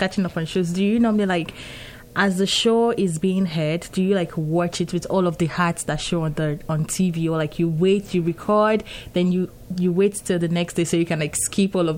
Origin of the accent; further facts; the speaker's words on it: Nigeria; I'm Nigerian, okay. So I wear native. I wear Ankara.